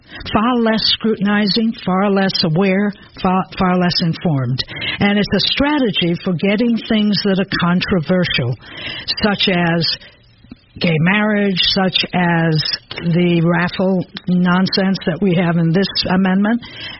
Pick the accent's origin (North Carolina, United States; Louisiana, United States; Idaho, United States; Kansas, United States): Kansas, United States; I'm from Kansas.